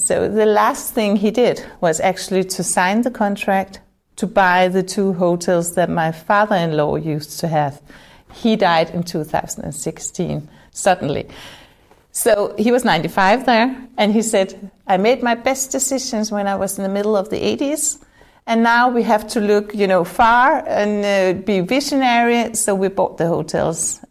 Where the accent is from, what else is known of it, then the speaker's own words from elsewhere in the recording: Copenhagen, Capital Region of Denmark, Denmark; I'm from Copenhagen.